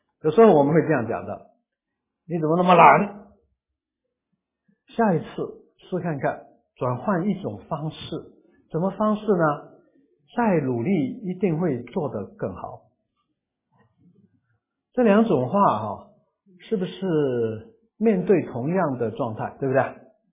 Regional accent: Guangdong, China; 我是广东人了，大家都知道哈。我虽然娶了福建太太呢，不过我的福建话呢还是磨练凳了，就是讲不通顺了。

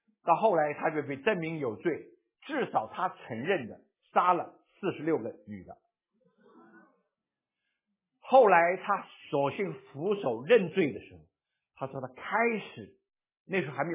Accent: China; 我们中国人说不提死，不提死也不会不死，对不对？

